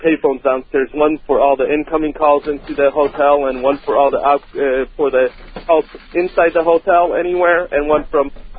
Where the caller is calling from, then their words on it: Athens, Georgia, United States; I'm calling from Athens, Georgia